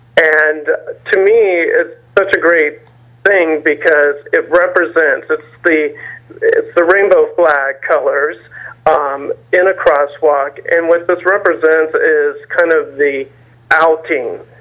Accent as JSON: {"language": "English", "region": "Kansas", "country": "United States", "said": "I'm originally from Kansas, so I understand that utopia message very well."}